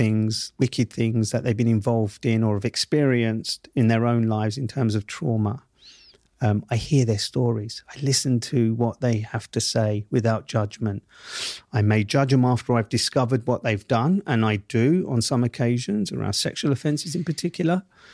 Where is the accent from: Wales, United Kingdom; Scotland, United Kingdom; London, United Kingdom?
London, United Kingdom; accent: Southeast London; Not only did I have my Southeast London accent, but I also had the prison slang that came with that Southeast London accent